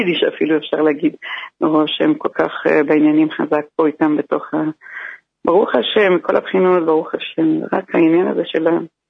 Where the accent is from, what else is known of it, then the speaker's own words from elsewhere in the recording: Jerusalem, Jerusalem District, Israel; אנחנו מירושלים.